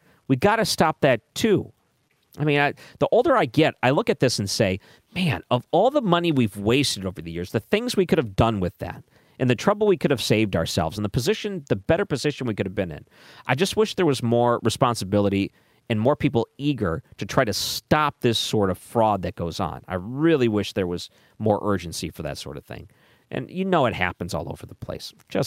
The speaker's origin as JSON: {"language": "English", "region": "Missouri", "country": "United States", "said": "I mentioned before, I come from Missouri"}